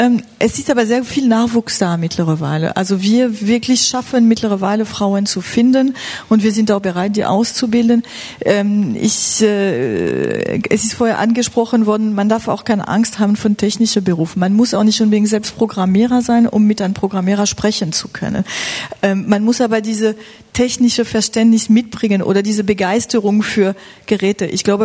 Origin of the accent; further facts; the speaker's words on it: France; German is a second language; moved away as an adult; now in Germany; Ich komme aus Frankreich und war seit 2 Jahren in Deutschland